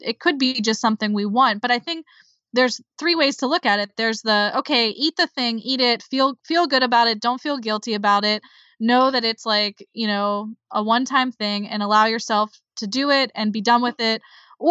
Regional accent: Pittsburgh, Pennsylvania, United States; but I'm from Pittsburgh

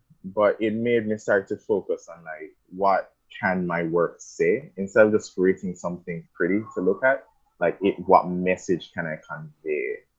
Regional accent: Portmore, Saint Catherine Parish, Jamaica; I grew up in Jamaica. I'm from Jamaica. I lived outside of the city. It's like comparing West Des Moines to the main city. I lived in Portmore.

